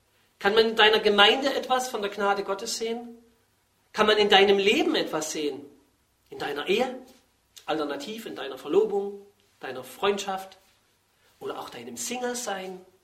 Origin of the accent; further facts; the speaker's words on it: East Germany, Germany; Das habe ich als Kind in Ostdeutschland gelernt, da gab es gar nicht so viel Bananen.